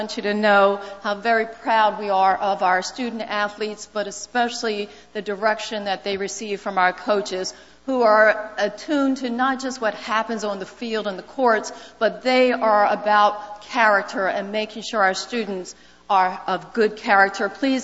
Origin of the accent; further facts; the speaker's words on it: Philadelphia, Pennsylvania, United States; I grew up in West Philadelphia, to be exact. West Philadelphia, born and raised.